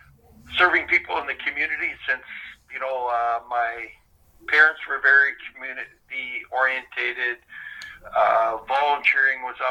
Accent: Saskatoon, Saskatchewan, Canada; I grew up in Saskatchewan and Saskatoon.

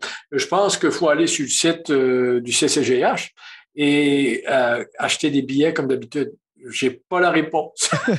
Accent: Chéticamp, Nova Scotia, Canada; Elle est originaire de Chiticamp, et moi, je suis originaire de Chiticamp.

